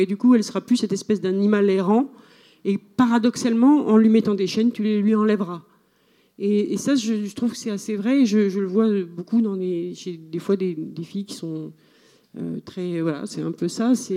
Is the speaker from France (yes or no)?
no; Switzerland; surtout quand moi je dis que je suis suisse là-bas